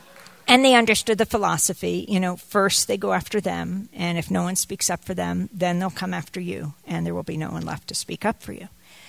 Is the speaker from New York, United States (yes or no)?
yes; New York, United States; I saw scenes I'd never seen because I come from New York.